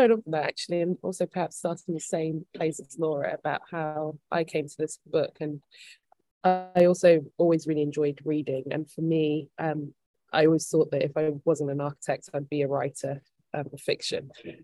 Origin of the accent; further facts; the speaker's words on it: Ghana; They're not of the same country, I'm Ghanaian, but there was something that seemed to transcend borders in her writing